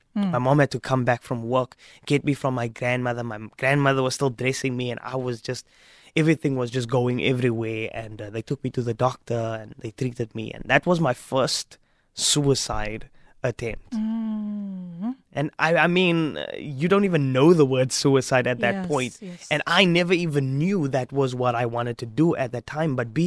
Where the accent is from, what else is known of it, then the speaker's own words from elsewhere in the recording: Strand, Western Cape, South Africa; also born or lived in Stellenbosch; Fast forwarding, we were growing up in Strand. We left Strand because my mom and my dad